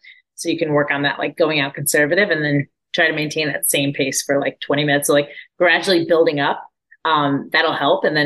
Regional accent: Orlando, Florida, United States; The Olympic trials are in my hometown of Orlando.

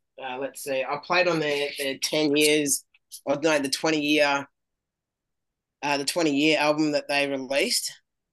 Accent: Melbourne, Victoria, Australia; I'm a kid from Melbourne, Australia, you know, that left school because he got tangled up in the wrong, you know, with the wrong people.

